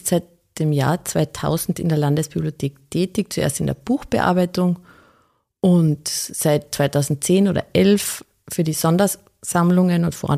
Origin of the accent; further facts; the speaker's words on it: Carinthia, Austria; Ich komme ja aus Kärnten